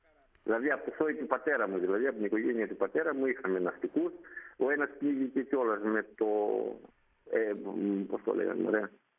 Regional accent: Central Macedonia, Greece; και εγώ και η αδερφή μου γεννηθήκαμε στη Χαλκιδική, μεγαλώσαμε στη Χαλκιδική

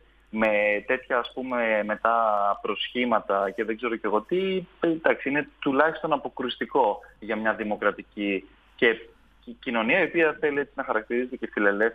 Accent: Kallikrateia, Central Macedonia, Greece; Χαιρετίζω έτσι την όμορφη πόλη μας, μιας και εγώ είμαι από την Καλλικράτεια της Χαλκιδικής.

